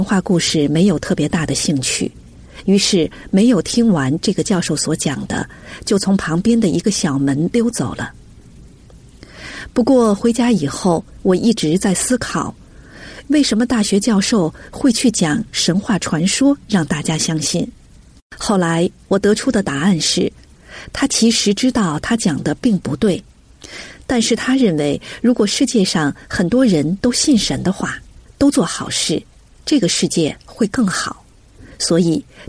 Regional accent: Heilongjiang, China; moved away as an adult; now in United States; 我生在黑龙江的一个小县城，我们那里教育水平比较低，我的英语基础一开始就比别的学生差

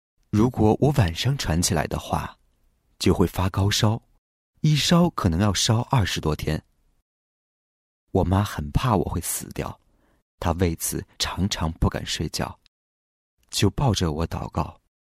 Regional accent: Chiayi, Taiwan; also born or lived in Hong Kong; 我1961年出生于香港，三岁时随父亲来到台湾嘉义开拓教会，从此在台湾落脚。虽然在基督化家庭长大

